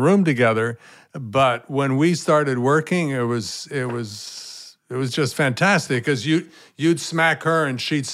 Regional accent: Flagstaff, Arizona, United States; I came from Arizona, Flagstaff. All my friends were Hopi, Navajo kids and ranchers, sons and daughters, and galloping here and there

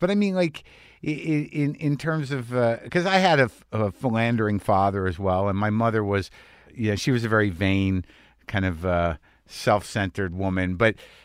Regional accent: New Mexico, United States; No, I grew up in New Mexico. My family's from Jersey.

